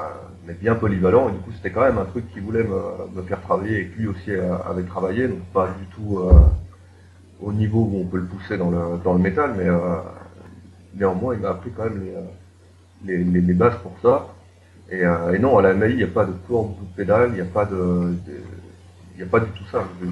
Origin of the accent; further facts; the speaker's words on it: France; batteur français.